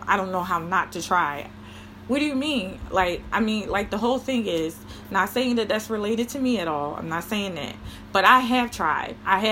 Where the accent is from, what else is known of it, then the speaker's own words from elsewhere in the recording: United States; because I'm an American. I believe in freedom. I believe in the ideals of America.